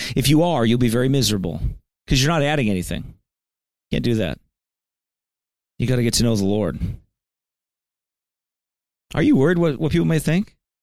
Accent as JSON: {"language": "English", "town": "Geneseo", "country": "United States", "tie": "born or raised there", "said": "It's not like when I went back to my hometown in Geneseo and I walked through it, I'm like, whoa. Nobody there."}